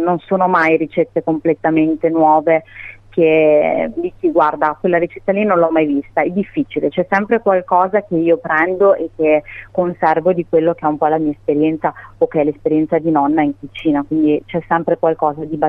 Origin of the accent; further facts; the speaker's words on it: Vicenza, Veneto, Italy; now in Torri di Quartesolo, Italy; Sono di Vicenza, della provincia di Vicenza, abito a Torre di Quartesolo, ma sono veneta doc da sempre.